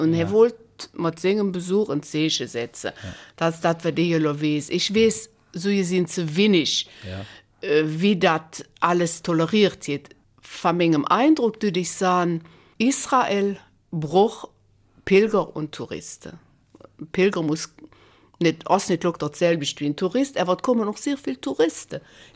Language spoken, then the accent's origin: German; Belgium; Ich sage, ich komme aus Belgien.